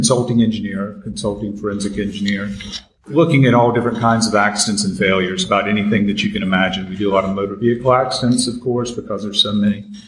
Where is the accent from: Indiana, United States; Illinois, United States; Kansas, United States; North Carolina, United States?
North Carolina, United States; Cary; also born or lived in Hickory, United States; Well, I was born in Hickory, North Carolina. Then I grew up in Cary. When I was young, family moved to Cary, which is right outside of Raleigh.